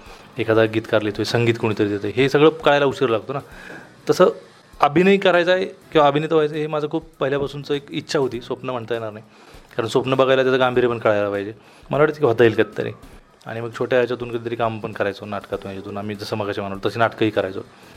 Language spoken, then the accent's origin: Marathi; Karmala, Maharashtra, India; आमच्या तालुक्यात करमाळ्यात भंडारेची गल्ली म्हणून एक होती